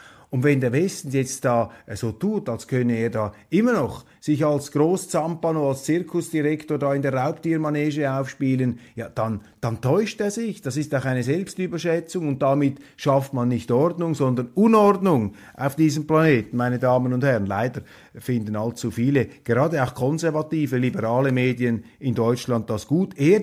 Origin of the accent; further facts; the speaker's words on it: Switzerland; Und da muss ich einfach als Schweizer, als Kleinstaatler, als Verfechter der Neutralität sagen